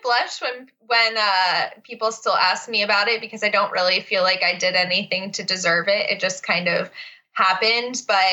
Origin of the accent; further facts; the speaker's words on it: Fairfax, Virginia, United States; born there; I was born in Fairfax, Virginia, which is not far away from where I live now in Leesburg, Virginia.